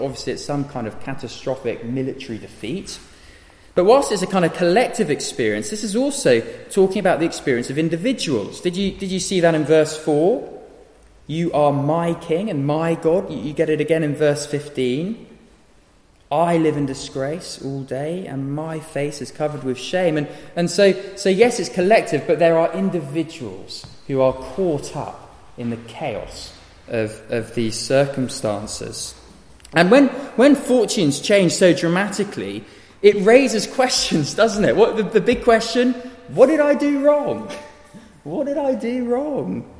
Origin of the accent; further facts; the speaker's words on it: United Kingdom; It's a funny thing being a Brit in the summer, isn't it?